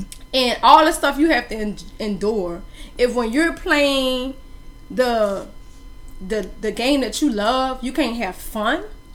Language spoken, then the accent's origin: English; New Orleans, Louisiana, United States; It's not because I'm from New Orleans.